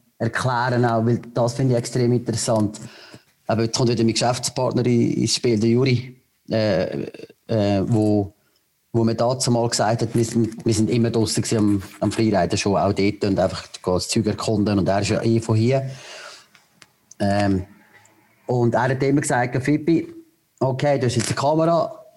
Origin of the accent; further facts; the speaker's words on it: Lucerne, Switzerland; Also eigentlich bin ich ja Luzerner.